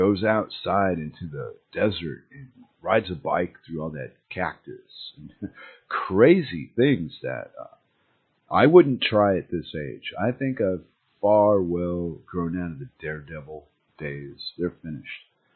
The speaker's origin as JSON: {"language": "English", "country": "United States", "said": "You know, I'm an American, by God."}